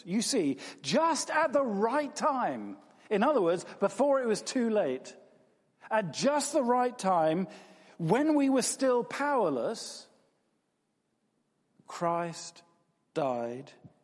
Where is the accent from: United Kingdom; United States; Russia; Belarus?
United Kingdom; And many of us are very polite. We're British.